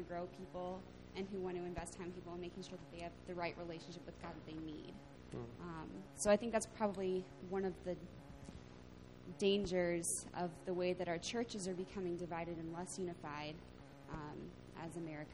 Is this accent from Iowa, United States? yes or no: yes; Dubuque, Iowa, United States; I'm from Dubuque.